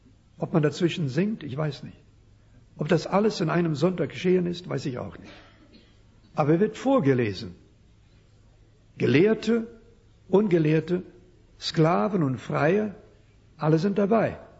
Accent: Saskatchewan, Canada; Später kam er nach Saskatchewan, wo ich aufgewachsen bin. Und dort in meiner Heimatgemeinde wurde er Pastor.

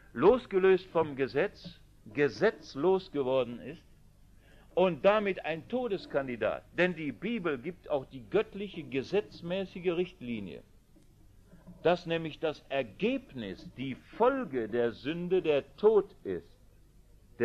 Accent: North Rhine-Westphalia, Germany; Ich komme auch vom Land, aus dem Oberbergischen, und ich weiß, da kennt jeder jeden sehr genau.

